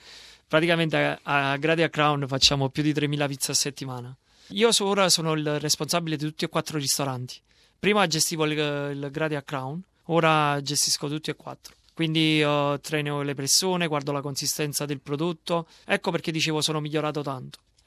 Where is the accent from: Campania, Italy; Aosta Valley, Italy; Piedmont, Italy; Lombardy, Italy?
Campania, Italy; Naples; moved away as an adult; now in Australia; sono nato a Napoli, ho iniziato così per caso, un mio amico lavorava in un ristorante a Napoli